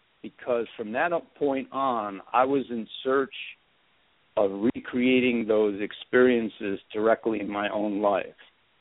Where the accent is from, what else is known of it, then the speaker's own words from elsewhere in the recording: Cleveland, Ohio, United States; now in Alaska, United States; My mom read me to sleep every single night when I was that boy growing up in Cleveland, Ohio.